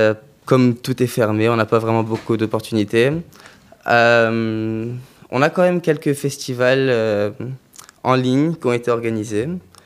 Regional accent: Montreal, Quebec, Canada; now in Brussels, Belgium; je viens de Montréal, okay. Au Canada.

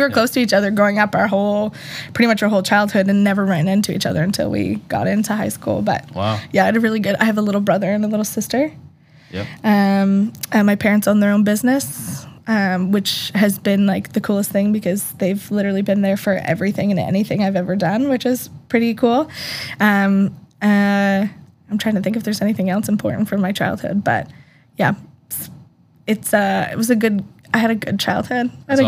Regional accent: Halifax, Nova Scotia, Canada; also born or lived in Toronto; So I was born in Toronto, which I only spent 2 years of my life there. My mom is from Toronto. My dad's from Cape Breton. They met on a train going in between Cape Breton and Toronto and then ended up in Halifax.

